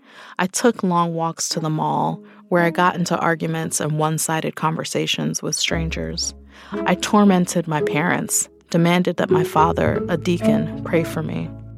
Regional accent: Brooklyn, New York, United States; I'm a writer born and raised in Brooklyn.

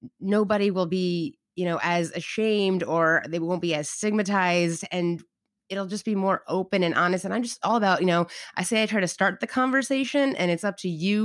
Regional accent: New York, United States; About myself, I'm from New York.

